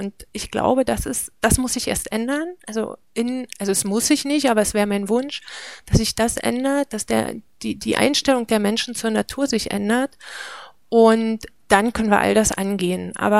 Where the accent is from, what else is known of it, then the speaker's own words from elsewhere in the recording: Lusatia, Germany; wir kommen ja aus der Lausitz und das ist sorbisches Siedlungsgebiet.